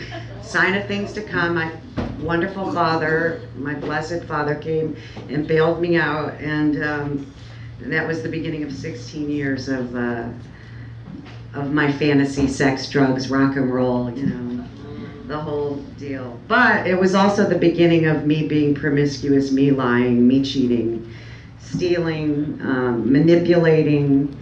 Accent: Cleveland, Ohio, United States; I'm from Cleveland, Ohio. I don't know if there's any Clevelanders out there, but I still love Cleveland.

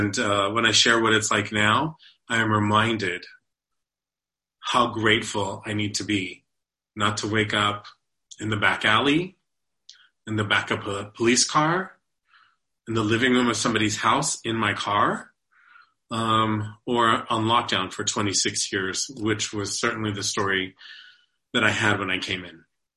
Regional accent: Texas, United States; We're from Texas. We can eat our feelings.

